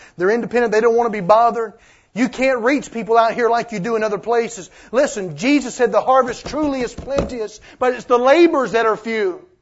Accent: the South, United States; I grew up in the Bible Belt

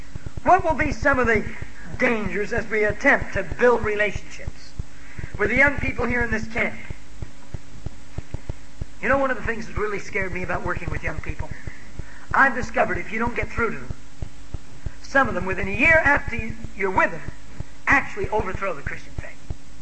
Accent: United States; I just stood there and wept as an American who, as a young man, was so totally ignorant of my own culture

